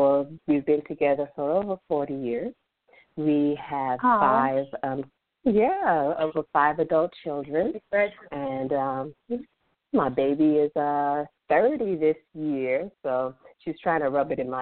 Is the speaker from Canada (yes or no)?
no; Jamaica; also born or lived in New York; now in Atlanta, United States; I'm Jamaican, and I moved to Atlanta. I've been here about 20 years from New York, so I'm an apple turned a peach. I've been a Georgia peach for about 25 years.